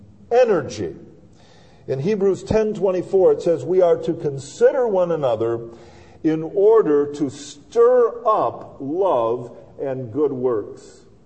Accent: Grand Rapids, Michigan, United States; So I'm running the riverbank run yesterday, and I grew up in Grand Rapids.

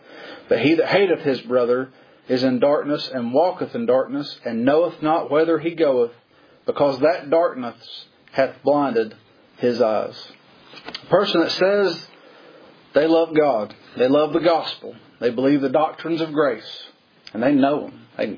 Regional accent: Kentucky, United States; I'm from Kentucky. You know Todd Nybert?

